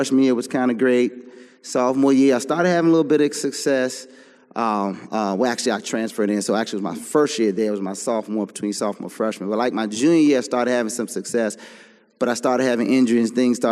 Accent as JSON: {"language": "English", "region": "Maryland", "country": "United States", "tie": "born or raised there", "said": "growing up in Prince George's County and the D.C. area and stuff, and just growing up in a Christian home."}